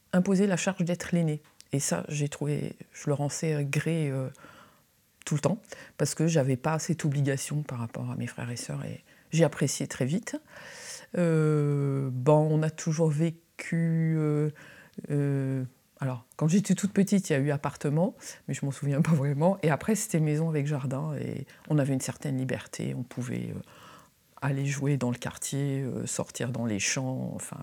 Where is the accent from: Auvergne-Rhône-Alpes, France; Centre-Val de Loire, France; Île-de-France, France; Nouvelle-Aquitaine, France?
Centre-Val de Loire, France; Orléans; born there; Alors, je suis née à Orléans en 1960.